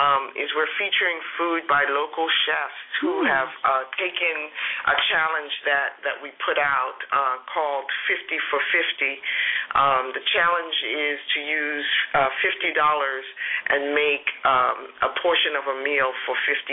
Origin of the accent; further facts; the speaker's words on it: Brooklyn, New York, United States; moved away as an adult; I grew up in New York, yeah. I'm a Panamanian girl who was raised in New York, in Brooklyn